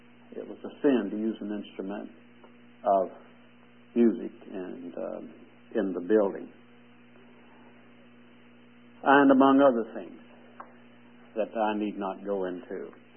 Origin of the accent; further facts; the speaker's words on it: Lexington, Kentucky, United States; my wife and I are the only natives here, I think. Only native Kentuckians. I was born in Lexington 20 years ago, I think.